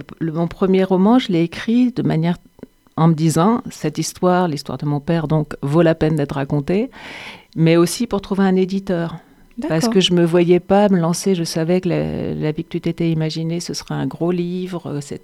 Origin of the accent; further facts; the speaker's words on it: Brittany, France; Et j'ai passé mon enfance en Bretagne